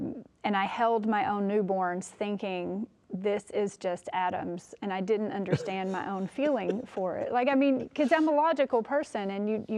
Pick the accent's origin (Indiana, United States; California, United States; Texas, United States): Texas, United States; I grew up Baptist in Texas, but these kind of things weren't taught.